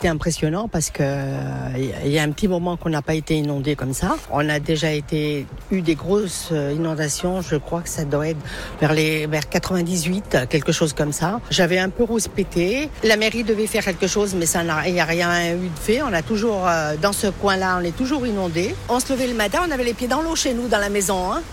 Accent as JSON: {"language": "French", "town": "Feyzin", "region": "Auvergne-Rhône-Alpes", "country": "France", "said": "Quand on voit des villages inondés, tout le monde s'entraide et que chez nous, à Fézin, il n'y en a pas beaucoup."}